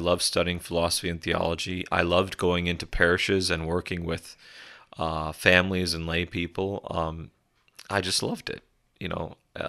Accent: Las Vegas, Nevada, United States; Many priests that I knew growing up in Las Vegas

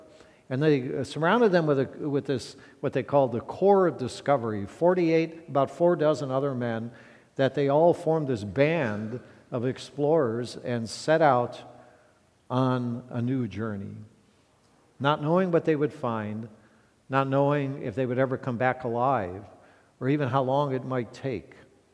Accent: Midwest, United States; I grew up in the Midwest in summer. It was always thunderstorms and tornadoes all summer long

